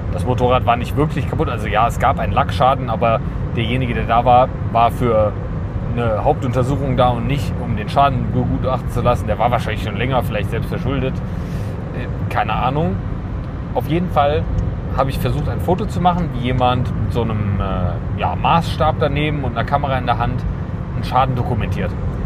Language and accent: German; Gummersbach, North Rhine-Westphalia, Germany; Genau, ich komme aus Gummersbach und habe dort eine Hochzeit fotografiert.